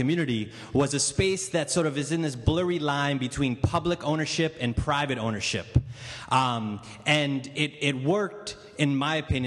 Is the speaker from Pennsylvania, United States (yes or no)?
no; Brooklyn, New York, United States; I'm from Brooklyn, New York, or Brooklyn, USA, as you like to say.